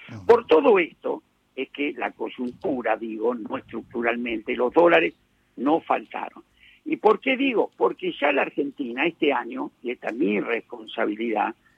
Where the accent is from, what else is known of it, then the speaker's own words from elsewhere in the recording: Basque Country, Spain; Y soy vasco, otra cosa no puedo hacer.